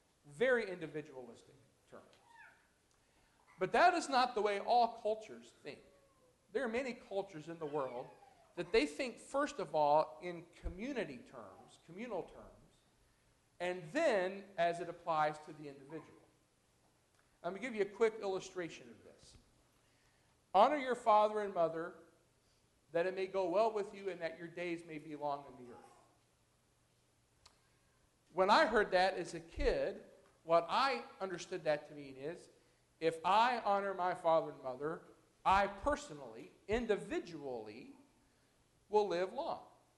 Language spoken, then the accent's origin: English; United States; because I'm an American and my culture is so individualistically driven